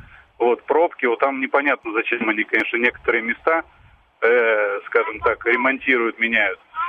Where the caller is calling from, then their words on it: Moscow, Russia; я из Тимирязевского района.